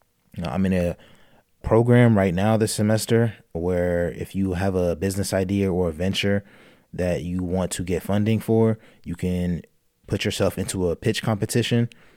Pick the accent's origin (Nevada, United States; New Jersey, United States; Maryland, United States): New Jersey, United States; I know for me personally, because I'm from New Jersey, I'm interested to see what Rutgers does.